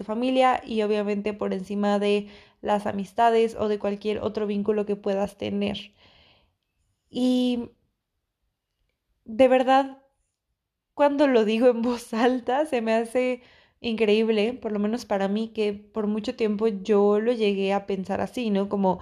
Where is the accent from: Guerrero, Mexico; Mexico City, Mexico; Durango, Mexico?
Mexico City, Mexico; yo soy de México y creo que esta parte como Al menos puedo hablar de Occidente o lo que yo en mi experiencia como mujer creciendo en la Ciudad de México aprendí